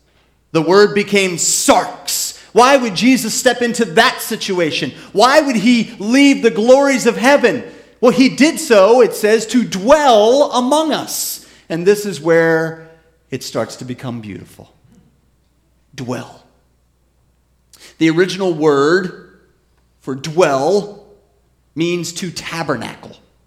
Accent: Pennsylvania, United States; I grew up in the in Chester County, Pennsylvania. There are a lot of horses down there.

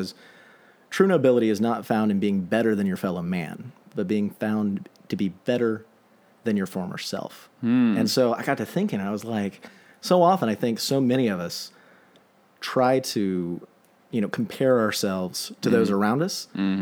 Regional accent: Atlanta, Georgia, United States; I am from Atlanta.

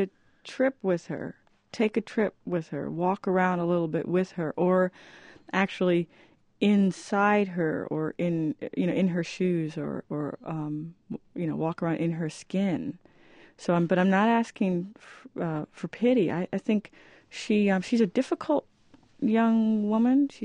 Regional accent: Fort Knox, Kentucky, United States; born there; also born or lived in North Carolina; I'm a little kid because I was just born, and we moved from Fort Knox, where I was born, to North Carolina.

